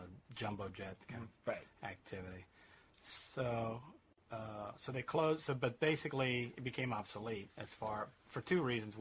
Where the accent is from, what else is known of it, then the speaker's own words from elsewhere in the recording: Florida, United States; now in New York, United States; it's funny because I come from Florida, where that's the way they build things.